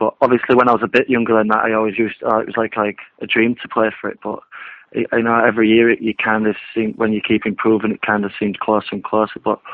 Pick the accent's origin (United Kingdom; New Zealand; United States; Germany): United Kingdom; it just like coming from being British and things like that. You know, coming from over here, you know, it's not a really opportunity that I'd say many British players get the chance.